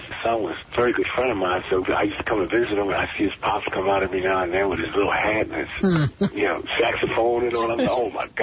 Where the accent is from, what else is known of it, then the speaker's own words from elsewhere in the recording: Queens, New York, United States; also born or lived in Harlem; Harlem, USA, and we lived there until I left when I was around 9 years old. From there, we moved to St. Albans, Queens, which was in the 50s.